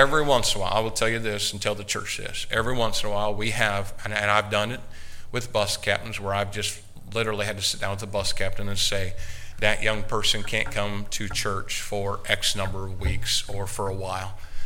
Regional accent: Indiana, United States; And, of course, it was a swish, nothing but net, because I am from Indiana.

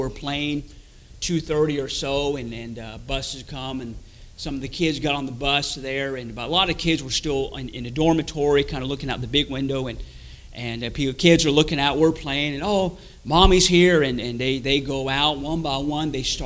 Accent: United States; I grew up there on the Navajo Indian Reservation, born and raised there on the reservation.

